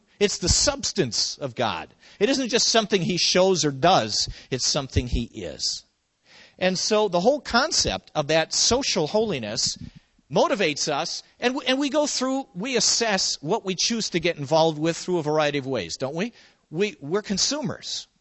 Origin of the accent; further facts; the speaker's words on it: Milwaukee, Wisconsin, United States; where I grew up in Milwaukee. Where I lived was a mother's nightmare, because we kind of lived in the poor side of town in one of the suburbs.